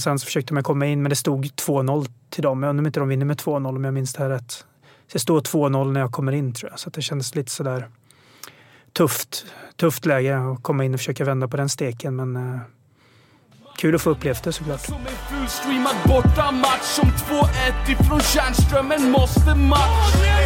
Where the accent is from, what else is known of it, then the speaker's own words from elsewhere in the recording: Stockholm, Stockholm County, Sweden; born there; jag var född i Stockholm